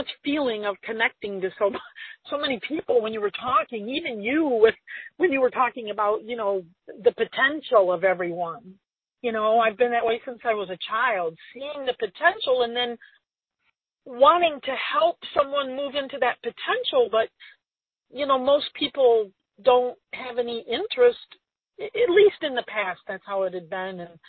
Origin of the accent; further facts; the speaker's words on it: Kalamazoo, Michigan, United States; born there; Where I'm born. I was born in Kalamazoo.